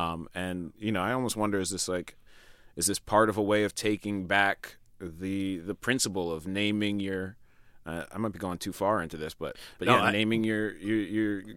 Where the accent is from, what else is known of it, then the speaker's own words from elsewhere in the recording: New York, United States; Keegan's from Detroit, and I'm from New York